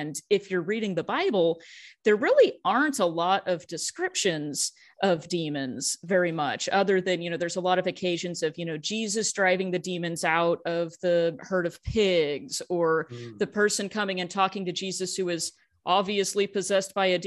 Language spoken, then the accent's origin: English; Fort Worth, Texas, United States; In my hometown of Fort Worth, there is one of the earliest